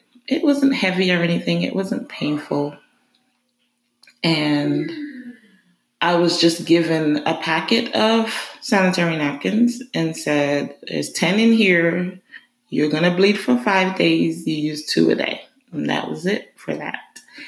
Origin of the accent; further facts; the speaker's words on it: Barbados; because I grew up in Barbados